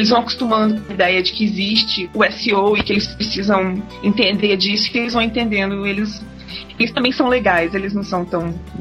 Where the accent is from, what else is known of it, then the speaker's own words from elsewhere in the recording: Juiz de Fora, Minas Gerais, Brazil; Ah, eu sou de Juiz de Fora